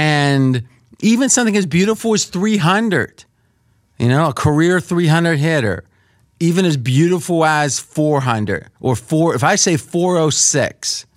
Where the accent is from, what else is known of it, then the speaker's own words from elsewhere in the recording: Pittsburgh, Pennsylvania, United States; And I grew up around Pittsburgh